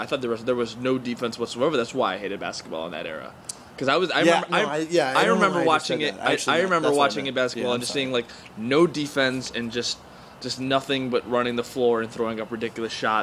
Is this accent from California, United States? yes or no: no; New York, United States; I was from Western New York. So I'm a Bulls fan.